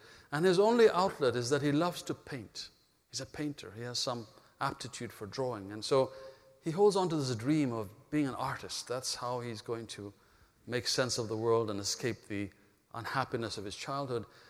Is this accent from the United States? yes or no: no; Ethiopia; because I was born in Ethiopia and not in India, my destiny was completely different from theirs. I grew up speaking the Ethiopian language very fluently.